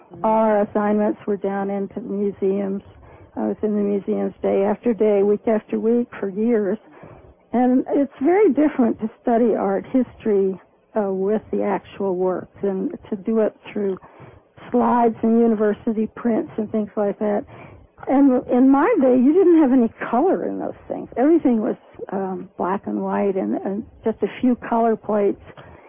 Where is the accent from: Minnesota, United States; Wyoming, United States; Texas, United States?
Texas, United States; College Station; born there; I was born in Texas at College Station. My father was an Army officer, and he was stationed there.